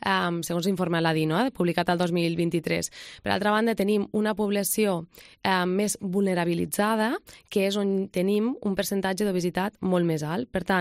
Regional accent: Almenar, Catalonia, Spain; Jo soc d'un poble, soc d'Almenar

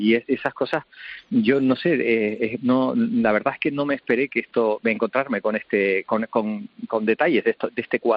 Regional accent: Canary Islands, Spain; La mayor parte de nosotros somos canarios

